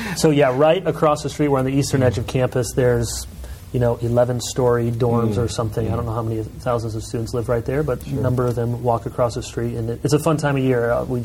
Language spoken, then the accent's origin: English; Michigan, United States; also born or lived in Chicago, United States; But born in Chicago and then moved to Michigan when I was a young kid and grew